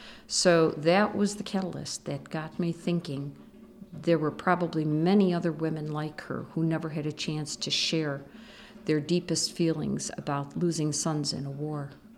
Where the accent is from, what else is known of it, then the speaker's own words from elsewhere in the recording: Clarence, New York, United States; I'm from Clarence, New York. I've been a native of Western New York my entire life.